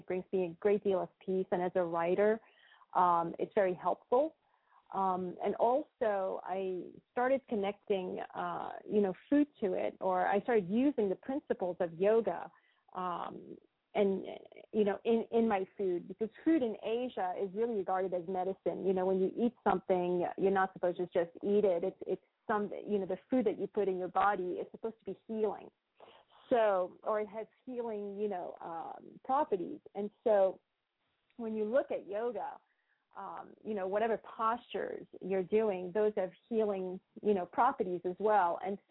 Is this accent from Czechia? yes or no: no; Paris, Île-de-France, France; we had restaurants growing up in France, in Paris.